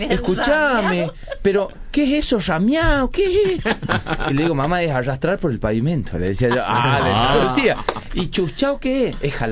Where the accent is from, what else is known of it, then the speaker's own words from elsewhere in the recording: Tucumán, Argentina; born there; se van a Tucumán y yo nazco ahí porque mi papá, mi mamá, mi papá era sanjuanino, mi mamá sanjuanina